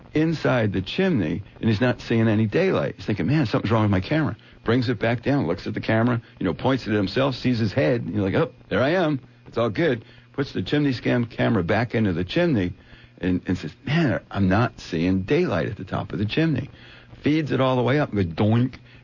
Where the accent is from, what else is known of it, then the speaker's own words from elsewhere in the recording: New Jersey, United States; When I was growing up in New Jersey, I mowed lawns. As a kid, I mowed lawns for money in the summer, and then I shoveled snow in the winter for money.